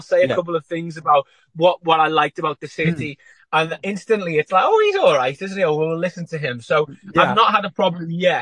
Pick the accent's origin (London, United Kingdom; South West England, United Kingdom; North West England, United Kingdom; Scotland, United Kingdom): North West England, United Kingdom; Liverpool; I'm from Liverpool, and I was kind of almost born on a stage.